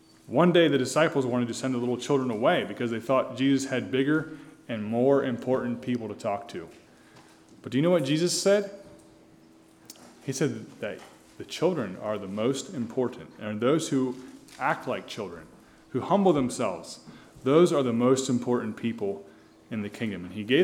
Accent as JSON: {"language": "English", "country": "United States", "tie": "born there", "said": "I'm an American by birth. I had nothing to do with that, with where I was born, who my family was."}